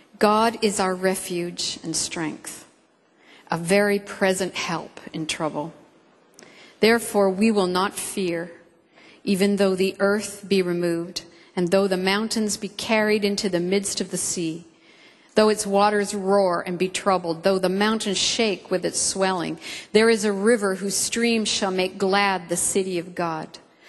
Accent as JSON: {"language": "English", "country": "Canada", "tie": "born or raised there", "said": "Growing up in Canada, I lived in a few places, and one of the places I lived in till I was 14 is I lived very close to a bay, a stagnant, kind of shallow, protected body of water."}